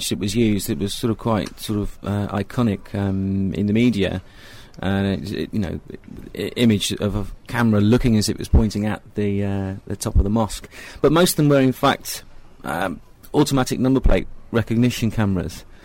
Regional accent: United Kingdom; we, as British public, have totally bought into this idea that this is how we police now, by camera.

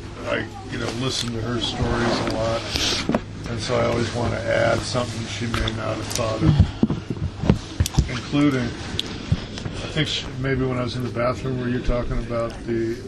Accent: California, United States; because I grew up in the Bay Area in the 1960s, and thank God for Alcatraz, by the way.

